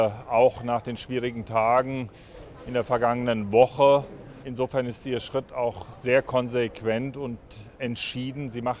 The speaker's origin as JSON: {"language": "German", "town": "Giessen", "region": "Hesse", "country": "Germany", "said": "Da, wo ich herkomme, aus der Gießener Nordstadt, gibt es einfache Regeln."}